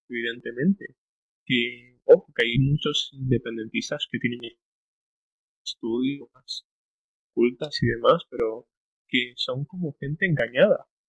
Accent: Madrid, Community of Madrid, Spain; O sea, yo soy de Madrid y evidentemente estoy en contra de la independencia de Cataluña

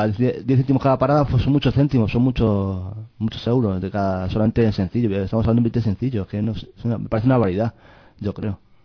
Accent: Madrid, Community of Madrid, Spain; como ciudadano español y madrileño

